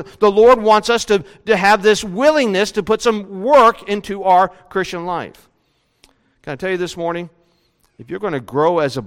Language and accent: English; West Virginia, United States; Now, again, I grew up in West Virginia.